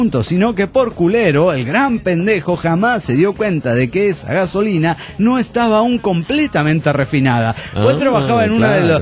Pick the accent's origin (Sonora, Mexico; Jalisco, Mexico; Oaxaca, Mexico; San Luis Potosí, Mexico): Jalisco, Mexico; Guadalajara; Hola, amigos, ¿cómo están? … de Guadalajara, México.